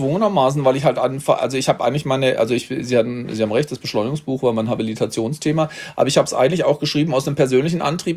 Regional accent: Baden-Württemberg, Germany; weil in Baden-Württemberg, wo ich herkomme, gibt es Dreikönig sozusagen der Eckpunkt

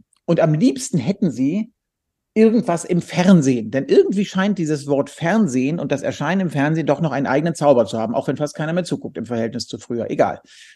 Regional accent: Germany; ich komme aus Deutschland

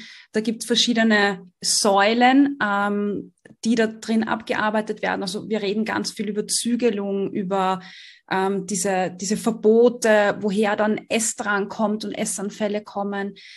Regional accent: Austria; Ich komme aus Österreich, genau.

